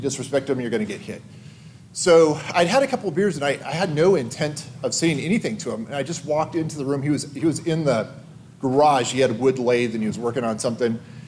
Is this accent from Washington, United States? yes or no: yes; Washington, United States; I'm originally from Southwest Washington State on the coast. I come from a huge Irish Catholic family.